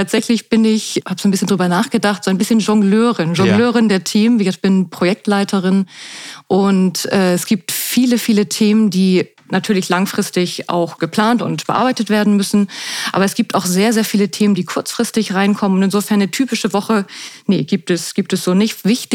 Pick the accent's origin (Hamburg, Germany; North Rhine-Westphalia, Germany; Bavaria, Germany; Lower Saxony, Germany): Hamburg, Germany; ich jetzt für die Stadt Hamburg, meine Heimatstadt, etwas Gutes tue.